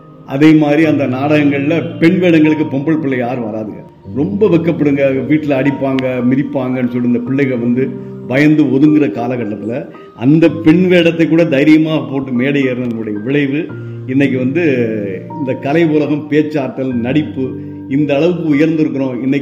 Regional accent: Jakkampatti, Tamil Nadu, India; born there; சேர்ந்த ஜக்கம்பட்டி என்ற ஒரு சிறிய கிராமத்தில் பிறந்த, ஒரு சாதாரண குடும்பத்தில் பிறந்த ஒரு சாதாரண மனிதன்.

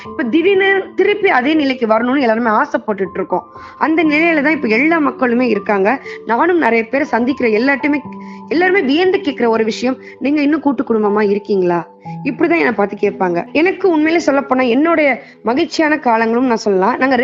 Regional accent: Pudukkottai, Tamil Nadu, India; நான் வந்து புதுக்கோட்டை மாவட்டத்துல தான் பிறந்து வளர்ந்தேன்.

